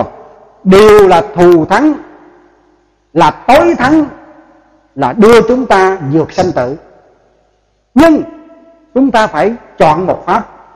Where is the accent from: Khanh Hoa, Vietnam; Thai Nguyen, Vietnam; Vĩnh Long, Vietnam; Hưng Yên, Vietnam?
Vĩnh Long, Vietnam; Tôi là người miền, tôi là người Vĩnh Long. Tôi rất đau xót khi nhìn thấy đồng tu chúng Vĩnh Long chúng ta xen tạp quá nhiều.